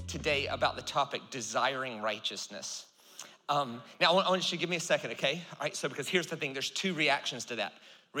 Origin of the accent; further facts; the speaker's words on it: the South, United States; So I grew up in the South, and the word righteousness in the South, in America, was a function of not doing bad things, right?